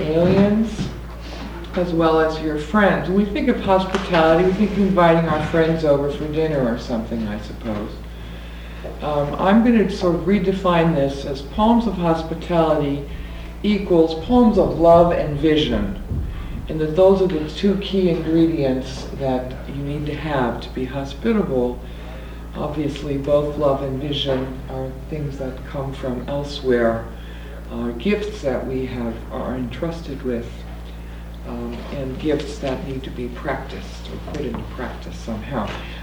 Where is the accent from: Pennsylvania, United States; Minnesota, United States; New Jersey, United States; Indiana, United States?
New Jersey, United States; And I'm out here from New Jersey, and I'm about to go back tomorrow, very reluctantly.